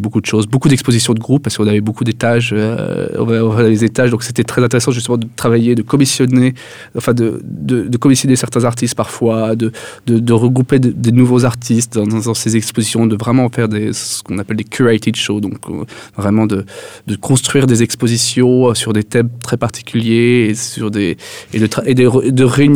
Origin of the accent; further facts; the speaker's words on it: Paris, Île-de-France, France; moved away as an adult; now in Brussels, Belgium; je pouvais m'installer à Paris éventuellement, parce que je suis de Paris, mais je décide de m'installer à Bruxelles.